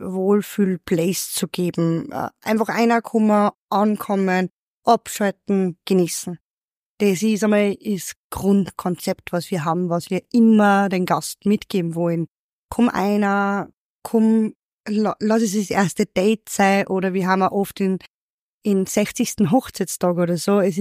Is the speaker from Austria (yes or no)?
yes; Upper Austria, Austria; accent: Tyrolean; also born or lived in Tyrol; ich bin auf alle Fälle auch im Herzen eine Oberösterreicherin und ich komme aus Oberösterreich. Aber ich war wirklich lange in Tirol